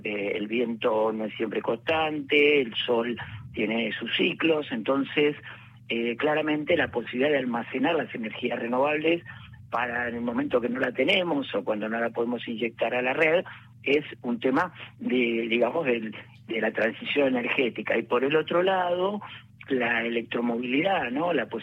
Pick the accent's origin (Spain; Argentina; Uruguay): Argentina; la pregunta que se hace o que podemos hacernos como argentinos